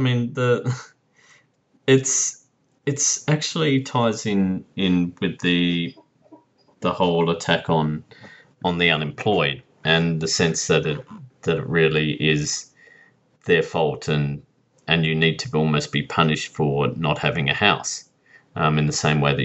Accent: Adelaide, South Australia, Australia; Now I'm from Adelaide or from South Australia.

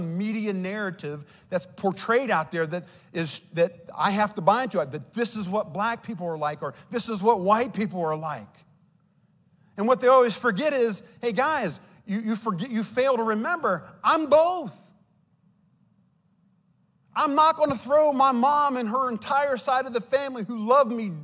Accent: Ohio, United States; Many of you know I was raised in Ohio. I'm the product of my mother who is Anglo and my father who is African-American, living in an all-white, small, rural town

